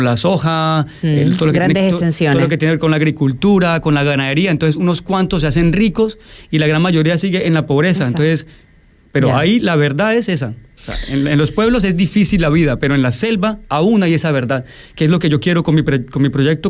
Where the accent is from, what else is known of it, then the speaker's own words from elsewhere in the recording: Puerto Leguízamo, Putumayo, Colombia; En mi pueblo, en Puerto Leguízamo, por ejemplo, también en Iquitos, en Manaos